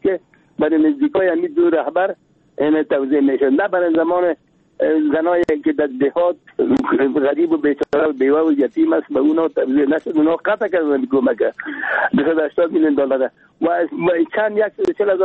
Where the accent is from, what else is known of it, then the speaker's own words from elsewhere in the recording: Kabul, Afghanistan; گفتم که از کابل هستم.